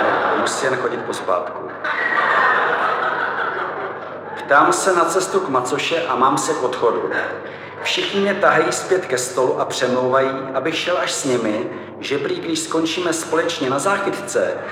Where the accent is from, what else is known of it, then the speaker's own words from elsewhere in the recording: Bohemia, Czechia; Podle mého dobrý den všichni poznají, že jsem z Čech.